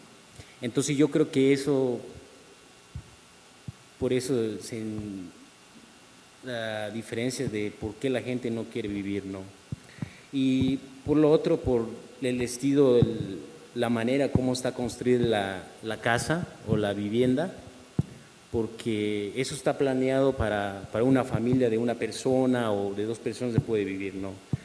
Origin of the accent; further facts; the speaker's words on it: Santiago del Pinar, Chiapas, Mexico; Y además, como un pueblo indígena, como soy de Santiago del Pinar y como miembro de Santiago del Pinar, igual yo no me acostumbré a vivir en una ciudad tan pequeña, en unas casas tan pequeñas